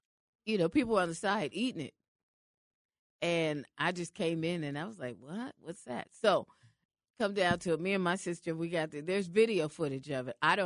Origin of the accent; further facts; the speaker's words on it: Seattle, Washington, United States; I'm from Seattle, Washington.